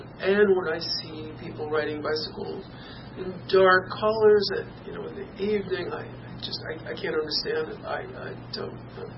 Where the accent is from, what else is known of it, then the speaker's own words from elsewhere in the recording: New Paltz, New York, United States; I'm from New Paltz